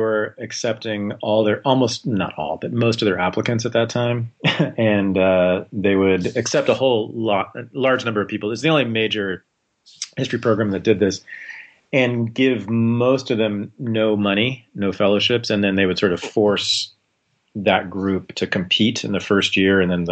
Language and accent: English; Berkeley, California, United States; I was born in Berkeley, California, grew up there in the 70s and 80s.